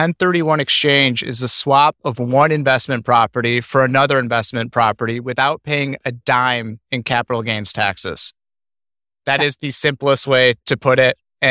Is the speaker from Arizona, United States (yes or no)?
no; Denver, Colorado, United States; We're from Denver. So there's a huge snowstorm going on right now.